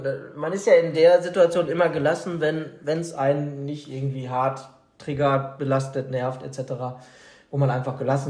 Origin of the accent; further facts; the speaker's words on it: Germany; leider auch meine deutsche Akkuratheit oder so